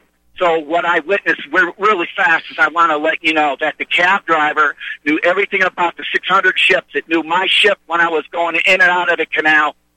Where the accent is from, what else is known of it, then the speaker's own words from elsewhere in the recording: Cleveland, Ohio, United States; I'm from Cleveland, Ohio. I don't sun well.